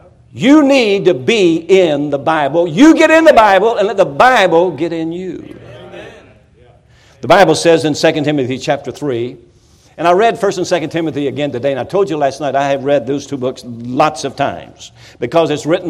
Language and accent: English; Kentucky, United States; now in Florida, United States; I told you last night I was from Kentucky, but I live in Florida.